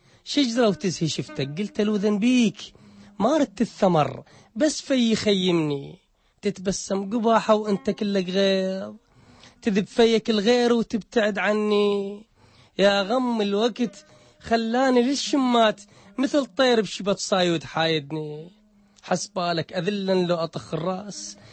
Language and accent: Arabic; Shatrah, Dhi Qar, Iraq; أب رجل تقدمي واعي، أنا ابن الجنوب. نحن هناك في مدينة الشطرة تكثر المجالس، مجالس الشعر والأدب